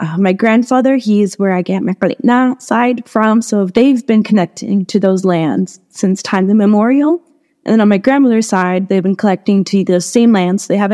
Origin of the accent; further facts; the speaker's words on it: Venezuela; moved away; my home country. My grandmother can tell you all the plants and their medicinal uses. And when I had to leave Venezuela because we had a coup in 2002